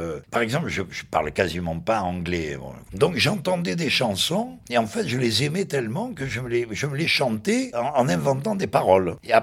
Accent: Marseille, Provence-Alpes-Côte d'Azur, France; born or raised there

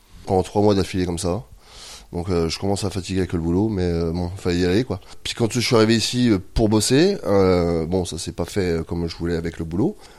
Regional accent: Épernay, Grand Est, France; ben moi je suis originaire de la Marne, d'Épernay plus précisément, capitale du Champagne comme tout le monde connaît

